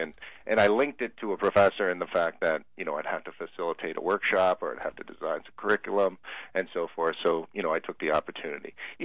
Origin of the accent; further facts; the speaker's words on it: Canada; growing up in Canada, like most young boys, my goal was playing hockey